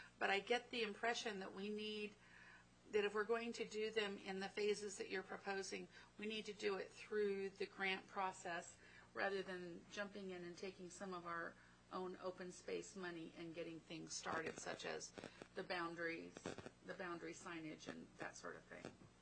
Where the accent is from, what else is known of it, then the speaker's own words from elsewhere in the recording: Washington, United States; I'm from Washington. We called it boonie jumping.